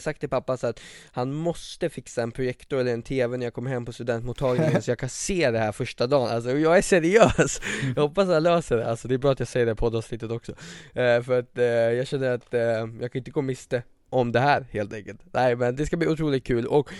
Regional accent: Västerås, Västmanland County, Sweden; Västeråsparet där jag är från

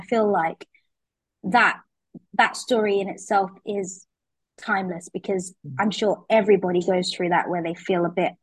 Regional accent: London, United Kingdom; I'm from London

